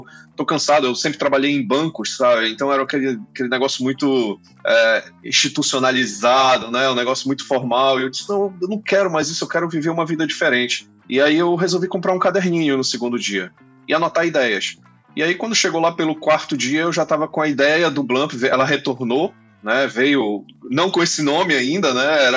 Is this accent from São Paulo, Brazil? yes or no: no; Belém, Pará, Brazil; Eu sou de Belém.